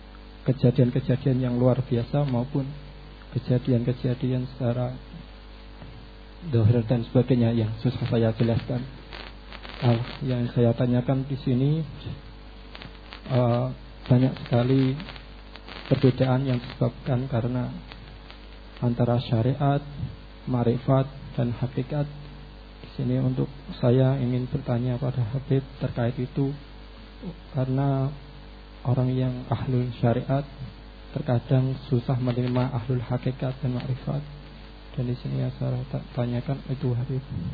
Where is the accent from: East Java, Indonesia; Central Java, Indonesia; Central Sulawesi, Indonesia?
Central Java, Indonesia; Rembang; Saya asli dari Rembang. Sekarang saya kuliah di UMS Bodomsri di Gonilan.